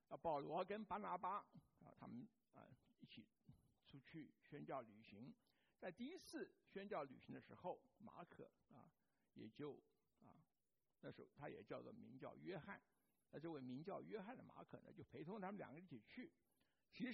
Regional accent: Taiwan; 那我就记得我小时候在台湾啊

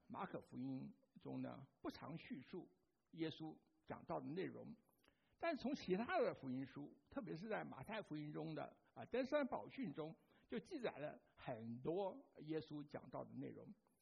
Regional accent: Taipei, Taiwan; 我就想到我小时候住在台北啊

